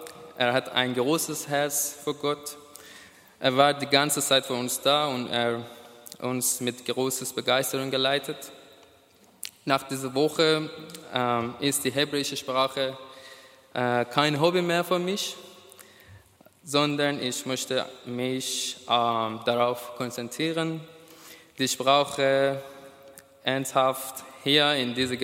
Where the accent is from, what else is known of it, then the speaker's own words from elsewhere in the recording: Iran; moved away as an adult; now in Munich, Germany; ich komme aus dem Iran und seit 9 Monaten wohne ich in München, in Deutschland. Ich bin Christ seit fast 2 Jahren.